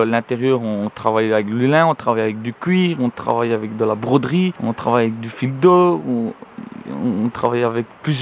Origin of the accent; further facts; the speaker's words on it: Belgium; Chez nous en Belgique, on a aussi le folklore